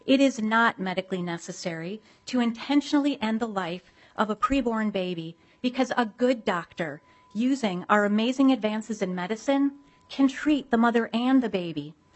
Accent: Mendota Heights, Minnesota, United States; from Mendota Heights

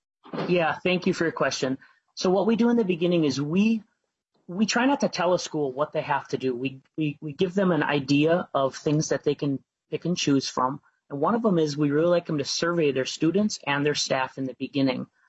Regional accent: Bertha, Minnesota, United States; I'm from central Minnesota.

